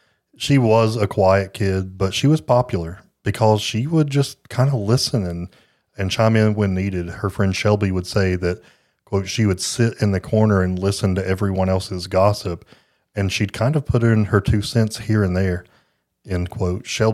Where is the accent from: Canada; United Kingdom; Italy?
Canada; Jellicoe, Ontario; And I grew up in Jellicoe, which is maybe the whole school was smoking.